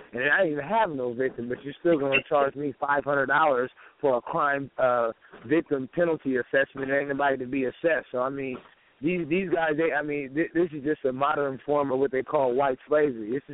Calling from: Seattle, Washington, United States; Man, I'm calling about the beautiful city of Seattle, man.

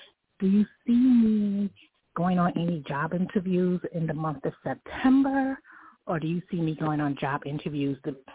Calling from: New York, United States; I'm calling from New York.

